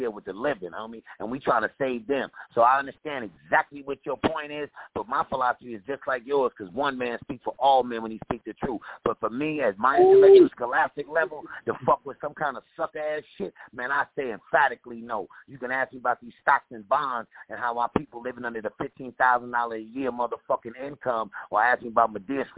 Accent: New York, United States; also born or lived in California; I'm bi-coastal. So I grew up in New York and Cali, shit, homie.

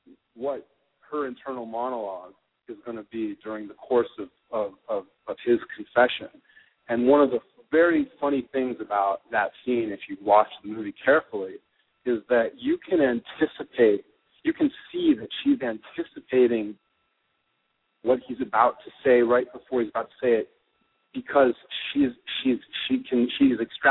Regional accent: Chicago, Illinois, United States; I grew up in Wrigleyville.

